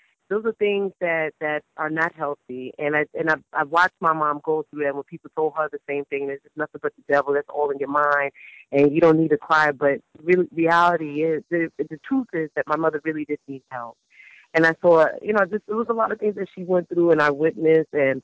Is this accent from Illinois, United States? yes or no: no; Bronx, New York, United States; My experiences, me growing up in the South Bronx and also my family.